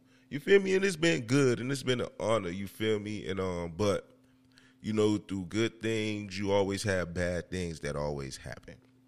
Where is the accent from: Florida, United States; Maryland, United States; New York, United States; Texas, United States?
Florida, United States; Miami Gardens; now in Pembroke Pines, United States; you know I'm a podcaster from Miami Gardens, Florida. You know what I'm saying? I'm based off in Pembroke Pines.